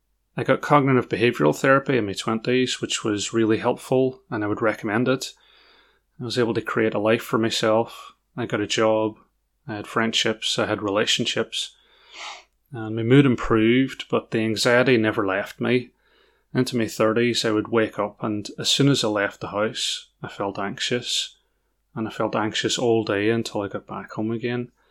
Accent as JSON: {"language": "English", "region": "Northern Ireland", "country": "United Kingdom", "tie": "born or raised there", "lives_now": "England", "said": "I'm in my 40s. I live in England. In case the accent isn't obvious, I grew up in Northern Ireland."}